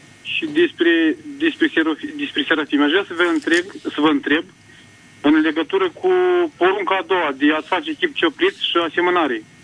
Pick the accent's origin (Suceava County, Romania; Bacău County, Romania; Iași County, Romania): Iași County, Romania; Iași; vă sunt din Iași.